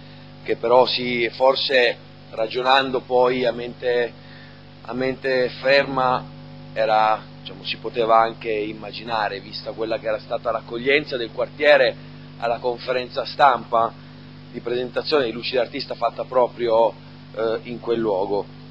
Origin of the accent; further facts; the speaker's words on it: Turin, Piedmont, Italy; forse perché vengo da Barriera di Milano